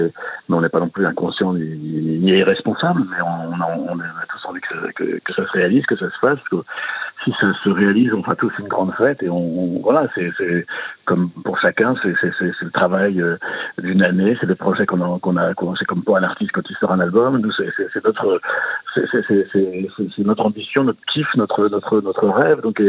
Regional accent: Brittany, France; Moi, je suis breton, je comprends.

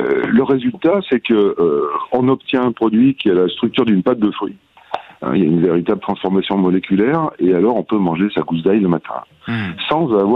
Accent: Billom, Auvergne-Rhône-Alpes, France; moi, je suis de Billon. Hein. Billon, on a planté de l'ail ici au 11e siècle.

